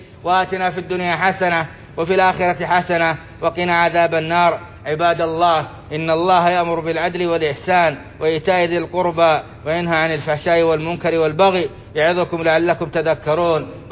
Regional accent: Saudi Arabia

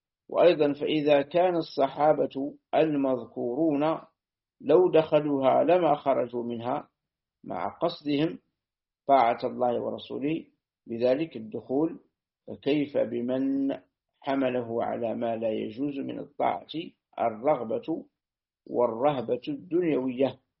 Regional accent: Algeria; عندنا في الجزائر فرق

